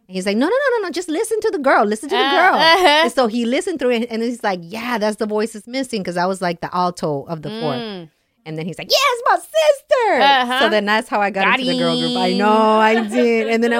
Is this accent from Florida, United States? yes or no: yes; Florida, United States; born there; also born or lived in Colombia; because I'm a Colombian. So even though I was born in Florida, tengo sangre colombiana.